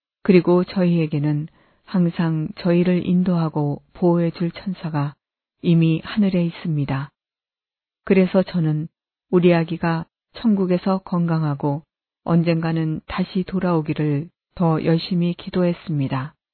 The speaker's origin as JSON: {"language": "Korean", "country": "China", "second_language": "Korean", "moved": "as an adult", "lives_now": "South Korea", "said": "저는 중국인이고 무신론자였습니다. 하지만 제가 한국에 오고 나서"}